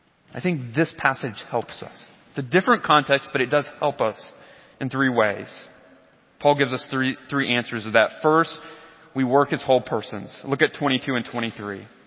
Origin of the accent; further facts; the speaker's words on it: Georgia, United States; My good friend's from West Virginia, and I'm from South Georgia. It's pretty much the bottom of the barrel educationally, okay?